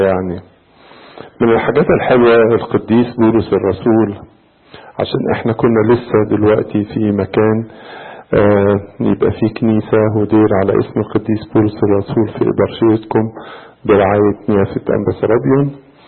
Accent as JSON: {"language": "Arabic", "country": "Egypt", "said": "مدينة كبيرة زي مدينة اسكندرية كده عندنا في مصر"}